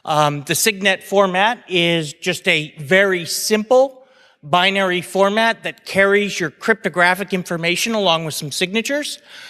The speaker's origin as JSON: {"language": "English", "country": "United States", "said": "Now, I'm an American. I tend to like the Second Amendment. I know it has a bad rap over here."}